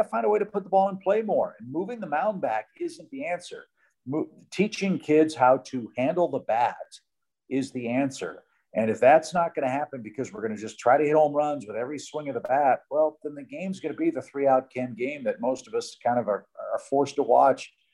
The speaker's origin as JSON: {"language": "English", "town": "St. Louis", "region": "Missouri", "country": "United States", "tie": "born or raised there", "said": "Look, I grew up in St. Louis, and I grew up with Vince Coleman and Willie McGee and Tommy Herr and Jack Clark."}